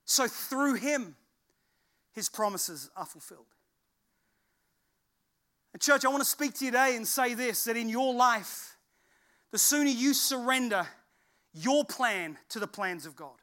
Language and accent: English; Wales, United Kingdom; everywhere you go in the world, I want everybody to know you're Welsh. I said, Mum, they don't think I'm Welsh.